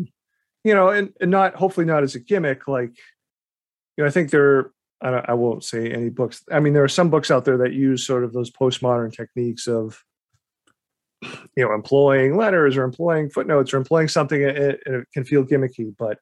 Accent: United States; as an American, not knowing much about the geography of Australia

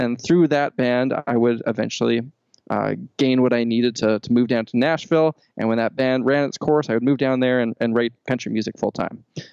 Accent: Winnipeg, Manitoba, Canada; growing up in Winnipeg

